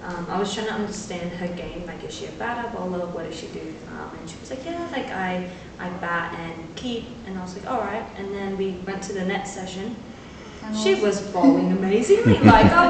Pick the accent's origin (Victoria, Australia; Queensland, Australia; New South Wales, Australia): New South Wales, Australia; Sydney; Yeah, so I'm basically born and brought up in Sydney, Australia, with a Japanese mother who's from Hiroshima and an Indian father who's from Himachal Delhi side.